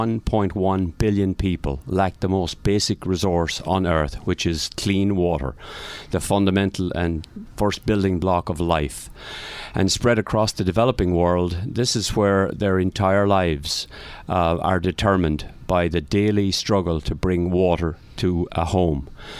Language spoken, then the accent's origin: English; Leinster, Ireland; born there; I was born in Ireland, as most likely the accent will already tell you. I was born in County Wexford. And I was born, funnily enough, in a farmhouse that lacked running water.